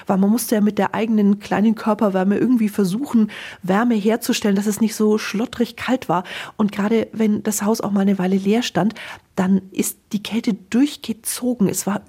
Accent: Nuremberg, Bavaria, Germany; also born or lived in Austria; Ich bin ja hier im Binnenland groß geworden, in Nürnberg und in Österreich, keinen Meerzugang.

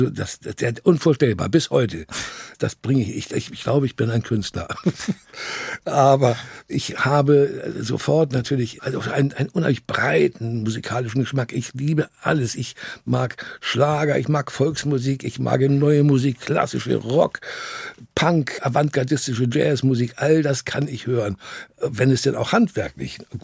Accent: Hamburg, Germany; also born or lived in Vienna, Austria; ich bin dann in Wien zur Welt gekommen. Und dann waren die Deutschen aber irgendwann nicht mehr so gelitten. Und dann hieß es wieder zurück, ab nach Hause, nach Hamburg.

